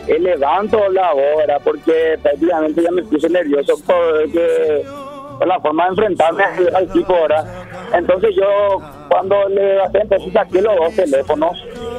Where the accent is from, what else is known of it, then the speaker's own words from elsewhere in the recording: Asunción, Paraguay; Yo con orgullo digo que soy de la Chacarita, nacido y malcriado.